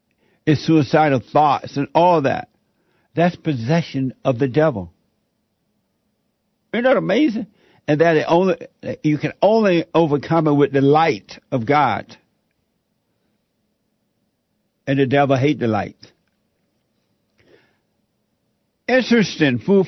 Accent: Alabama, United States; There was this woman when I was growing up in Alabama, she used to always hang out at this bridge and that you have to cross.

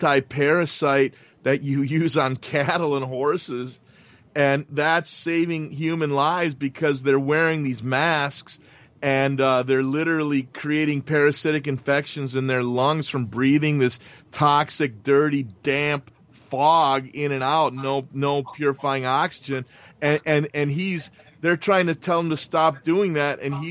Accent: Milwaukee, Wisconsin, United States; I'm born and raised in the Midwest, Milwaukee, Wisconsin.

